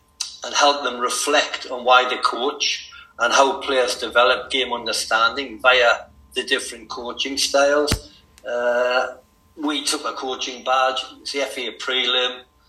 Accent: Newcastle upon Tyne, North East England, United Kingdom; Just being fanatical about football from the age of 9 and growing up in Newcastle upon Tyne, whether you like it or not, you become a Newcastle supporter.

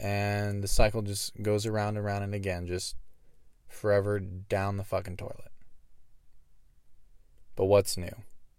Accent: the South, United States; I grew up in the South. I grew up around firearms

